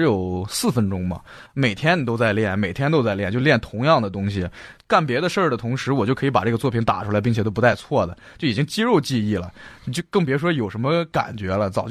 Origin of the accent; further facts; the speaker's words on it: China; 我就告诉他我是中国人